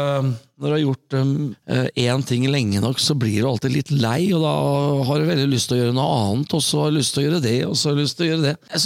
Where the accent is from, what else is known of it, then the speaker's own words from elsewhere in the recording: Sarpsborg, Østfold, Norway; moved away as an adult; also born or lived in Fredrikstad; Ja, født og oppvokst i Sarpsborg. Men flyttet til Fredrikstad i 97 og bodde der helt frem til jeg flyttet nå i 2019.